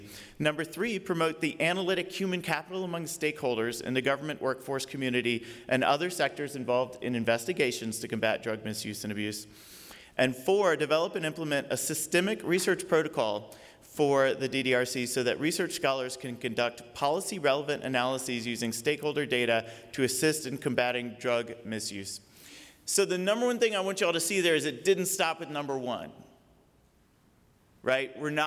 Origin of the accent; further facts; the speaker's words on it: Tuscaloosa, Alabama, United States; I'm from Tuscaloosa.